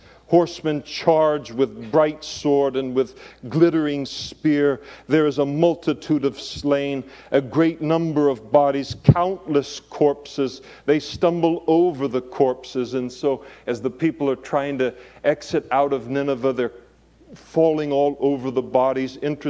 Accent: Scotland, United Kingdom; I am Scottish, by the way.

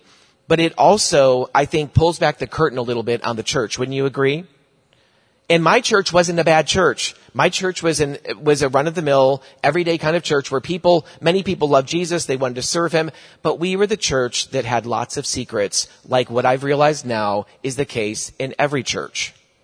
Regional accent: New York, United States; In my mid-30s, God finally brought me to a church in upstate New York, back in my hometown, where I swore I'd never go back to again

